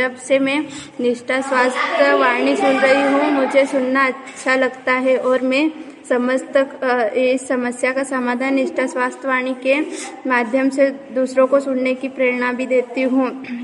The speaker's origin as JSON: {"language": "Hindi", "town": "Takli Kala", "country": "India", "said": "मैं ग्राम टाकली कला से आती हूँ।"}